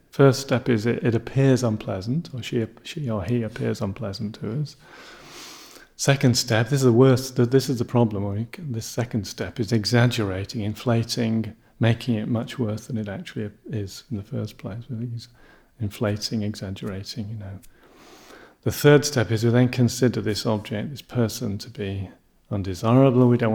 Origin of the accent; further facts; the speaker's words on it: Singapore; now in Toronto, Canada; Because I come from Singapore, you know. In Singapore, you can eat your dinner off the floor.